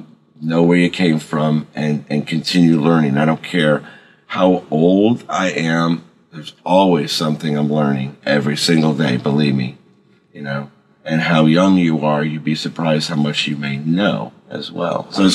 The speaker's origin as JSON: {"language": "English", "town": "Miami", "region": "Florida", "country": "United States", "tie": "born or raised there", "said": "I grew up in Miami, Fort Lauderdale area."}